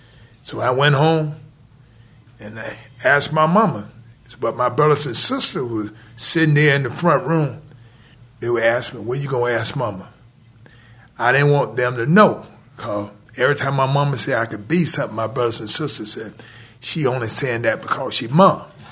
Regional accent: Atlanta, Georgia, United States; I grew up in Atlanta.

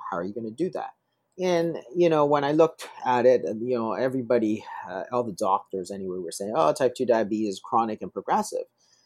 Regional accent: Toronto, Ontario, Canada; Yeah, so I grew up in Toronto. I went to medical school in Toronto, and then I went to UCLA to do my fellowship in kidney disease.

